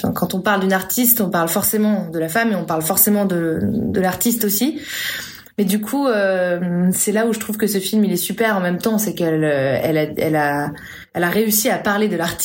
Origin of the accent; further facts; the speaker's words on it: Paris, Île-de-France, France; J'avais 18 ans, le personnage a 18 ans, c'est une Parisienne, je suis Parisienne